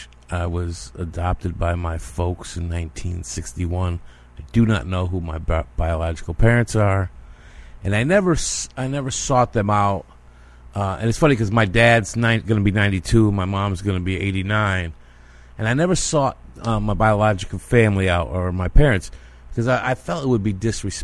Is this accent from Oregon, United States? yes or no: no; Watertown, Connecticut, United States; I grew up in Watertown, Connecticut. It's a small town outside of Waterbury, which is like between Hartford and Bridgeport, New Haven area.